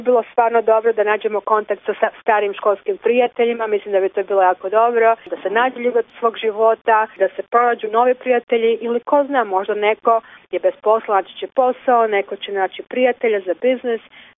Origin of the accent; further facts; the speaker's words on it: Croatia; Mi smo Hrvati ipak